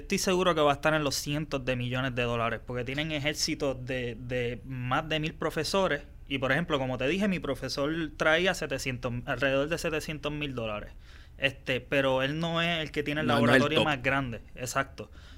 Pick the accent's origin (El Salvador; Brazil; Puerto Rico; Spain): Puerto Rico; nosotros somos un país hispano